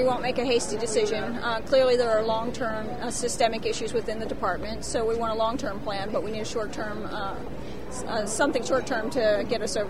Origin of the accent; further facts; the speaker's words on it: Baltimore, Maryland, United States; I grew up in Baltimore City.